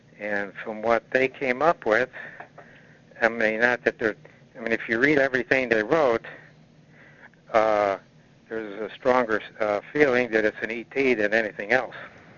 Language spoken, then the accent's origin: English; Illinois, United States; from Illinois.